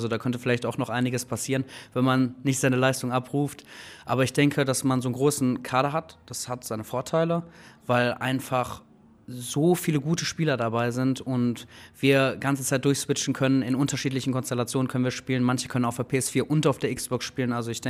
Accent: Essen, North Rhine-Westphalia, Germany; Ich komme ursprünglich aus Essen, das ist meine Heimatstadt. Aber ja, ich bin einfach ein Kind aus dem Ruhrpott

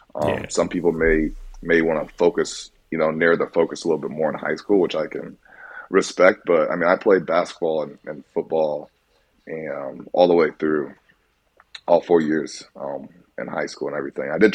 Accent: Iowa, United States; Growing up in Iowa, though, it's a very, it's the Midwest. Iowa's known for its agriculture. My mom's side of the family, all of them are farmers and everything.

